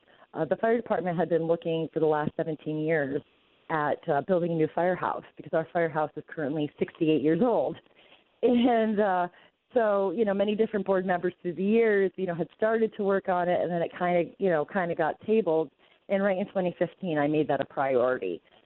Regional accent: Vermont, United States; Well, I was born and raised in Vermont, and I had traveled all over the country.

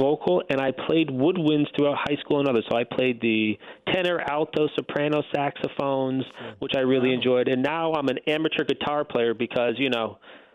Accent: Ellenville, New York, United States; also born or lived in New Jersey, United States; I was born in New Jersey, but I don't tell many people about that. But I grew up in the Ellenville area in Ulster County, New York. I'm a proud Ulster County native.

